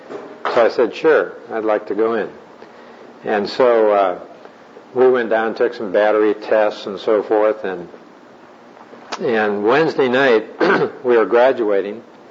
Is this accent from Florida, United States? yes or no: no; Amarillo, Texas, United States; I'm from Amarillo